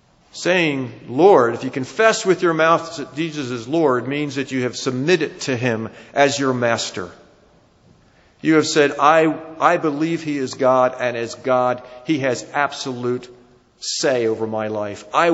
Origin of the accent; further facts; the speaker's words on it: New Jersey, United States; accent: New Jersey; that was my New Jersey accent slipped through there, excuse me